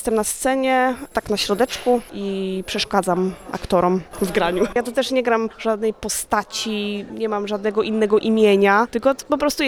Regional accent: Gdynia, Pomeranian Voivodeship, Poland; ogólnie ja pochodzę z Gdyni i ja w Gdyni też mieszkam.

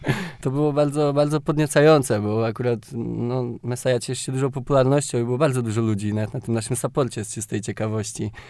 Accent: Lubawa, Warmian-Masurian Voivodeship, Poland; zagrałem w moim rodzinnym miasteczku w Lubawie

